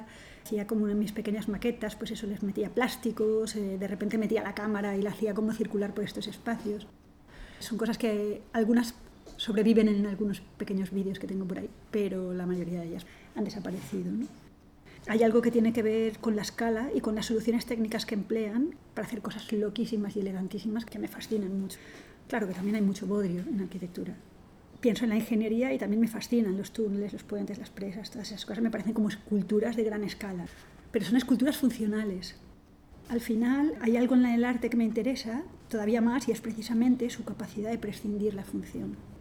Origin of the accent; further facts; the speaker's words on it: Valencia, Valencian Community, Spain; que vengo de Valencia